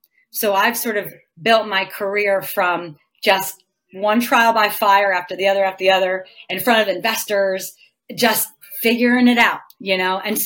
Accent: New Jersey, United States; Cause I grew up in New Jersey. I went to school in New York

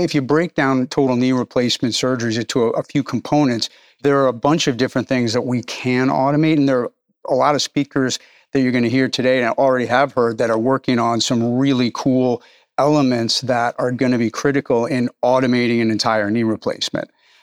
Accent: New York, United States; If you think about it like driving a subway car, I'm from New York

